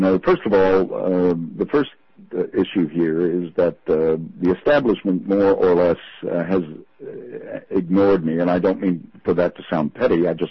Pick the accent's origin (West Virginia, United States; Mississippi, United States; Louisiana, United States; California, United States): West Virginia, United States; Charleston; I'm a native of West Virginia. I was born and reared in Charleston on the west side. I grew up close to Rabel Mountain, where my paternal grandfather was born and my great uncles were born.